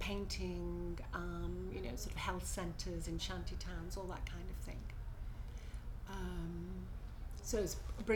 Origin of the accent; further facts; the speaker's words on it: Birkenhead, North West England, United Kingdom; now in Edinburgh, United Kingdom; I'm 60, and I'm from Edinburgh. I live in Edinburgh. I'm actually from Birkenhead.